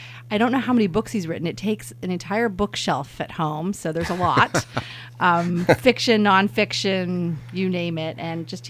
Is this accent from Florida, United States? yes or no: no; New York City, New York, United States; born there; now in Napa, United States; I was born in New York City.